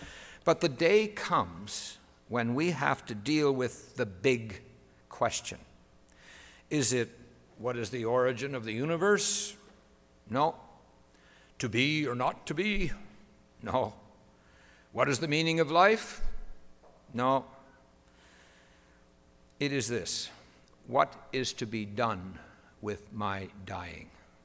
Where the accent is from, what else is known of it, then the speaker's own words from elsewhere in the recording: Nova Scotia, Canada; I was brought up on Cape Breton Island near a wide river called the Mira River.